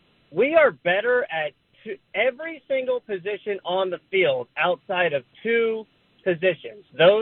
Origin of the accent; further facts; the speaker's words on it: Ohio, United States; I'm actually from Ohio, but I grew up a Titans fan.